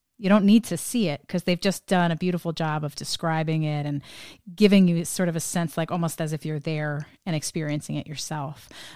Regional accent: Northeast, United States; obviously I grew up in the Northeast

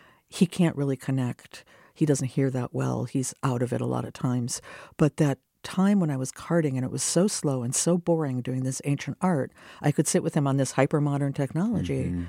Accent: Minnesota, United States; Also, I'm from Minnesota, so we did

